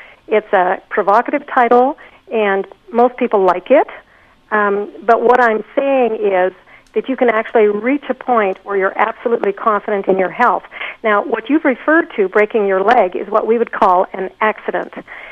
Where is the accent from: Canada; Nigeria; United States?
Canada; I, as a Canadian